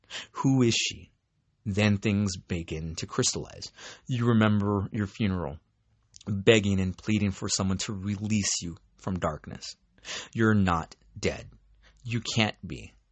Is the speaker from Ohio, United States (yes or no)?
no; California, United States; I'm from Orange County, so feel free to hit me up, shoot the shit